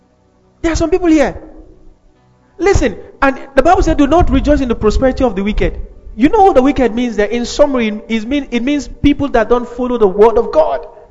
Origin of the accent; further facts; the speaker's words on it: Kaduna, Kaduna State, Nigeria; I come from Benue, but I grew in Kaduna.